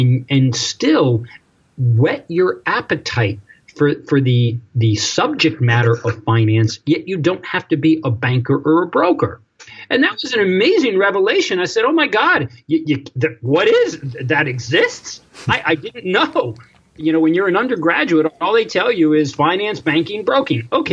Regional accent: New York, United States; But I was born and bred in the New York area.

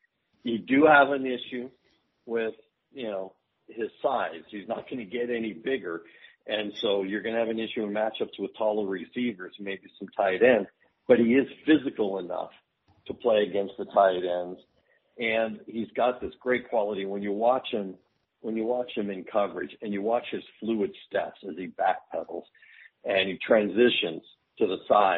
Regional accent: Los Angeles, California, United States; which is not something you get used to growing up in Los Angeles.

